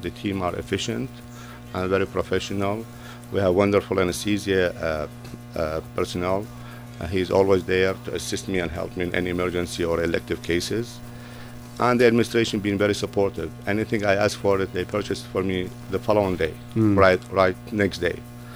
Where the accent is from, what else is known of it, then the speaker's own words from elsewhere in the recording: Iraq; moved away as an adult; now in United States; I born and raised in Iraq, and I did my medical school in Baghdad University Hospital.